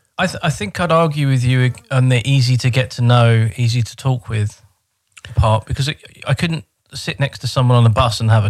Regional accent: United Kingdom; But I'm British from a city, and we tend to, because the cities are so diverse, we tend to have more diverse interests and more.

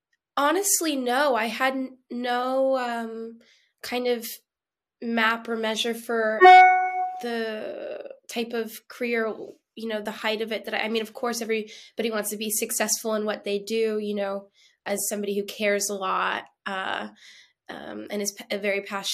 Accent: Canada; now in United States; I'm Canadian

